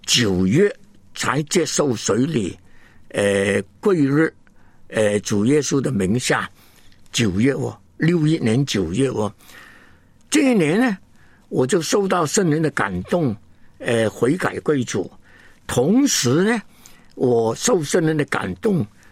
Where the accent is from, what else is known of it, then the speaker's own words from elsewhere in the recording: Hong Kong; born there; 我呢是香港出生的，根本没有回过乡下的